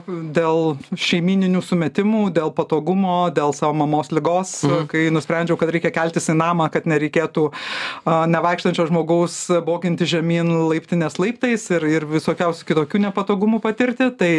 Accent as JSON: {"language": "Lithuanian", "town": "Vilnius", "region": "Vilnius County", "country": "Lithuania", "tie": "born there", "said": "neturėjau kaimo ir gimiau Vilniuje ir didžiąją dalį vasarų leisdavo ant asfalto"}